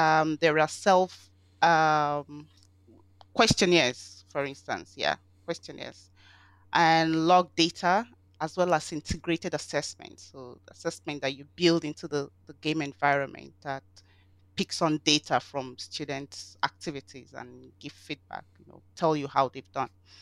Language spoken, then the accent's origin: English; Nigeria; moved away as an adult; also born or lived in Istanbul; now in Newcastle, United Kingdom; I'm from Nigeria. And I was born and brought up in Nigeria. I lived there until about 4 years ago when I moved to Istanbul and then Newcastle.